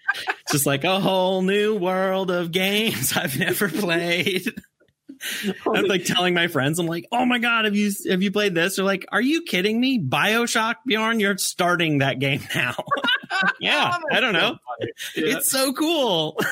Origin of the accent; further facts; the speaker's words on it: Whitefish, Montana, United States; I'm from Whitefish, Montana. That's